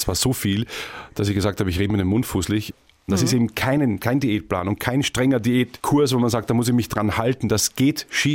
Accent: Austria; now in Germany; Ich meine, ich bin aus Österreich geflüchtet, um meinen Sport weiter treiben zu können.

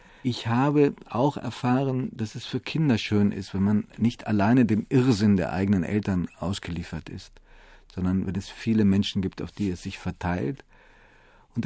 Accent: Italy; Im Süden gibt es sicherlich auch Relikte davon. Da, wo ich herkomme, gibt es das in dieser Form nicht mehr.

